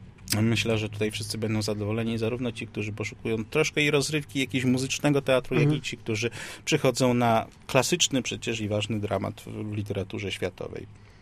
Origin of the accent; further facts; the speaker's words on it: Kraków, Lesser Poland, Poland; Kraków, sam jestem krakowianinem, więc pewnie to trochę też echo tego, że ja 30 ponad lat życia